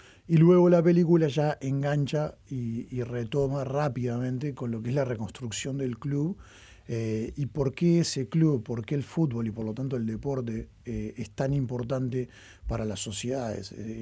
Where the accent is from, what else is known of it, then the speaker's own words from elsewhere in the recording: Uruguay; soy uruguayo y porque vivo acá